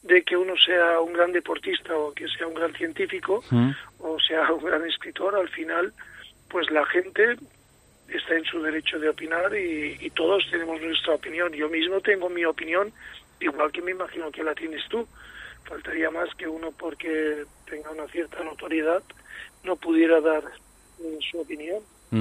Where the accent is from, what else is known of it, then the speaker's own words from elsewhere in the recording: Spain; somos españoles